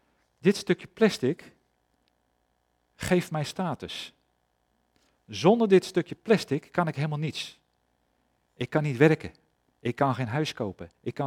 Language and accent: Dutch; Netherlands; Als ik zeg van ik ben Nederlander. Nou, misschien dat jullie dat wel geloven. Ik spreek redelijk Nederlands. En ik kom hier vaak. Dus ik zal wel ergens in de buurt wonen.